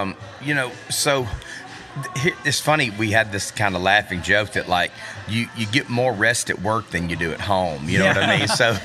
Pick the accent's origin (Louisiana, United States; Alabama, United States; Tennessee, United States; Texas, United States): Alabama, United States; Auburn; now in Tuscaloosa, United States; Yeah, he went to school at Auburn, and that's my hometown.